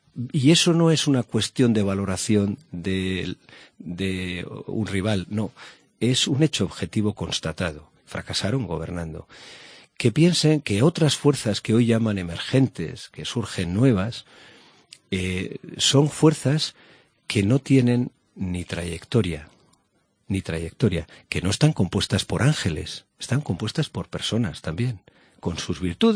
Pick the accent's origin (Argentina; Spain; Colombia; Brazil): Spain; Cantabria; Yo tengo mi vida la tengo aquí, en mi tierra, en Cantabria.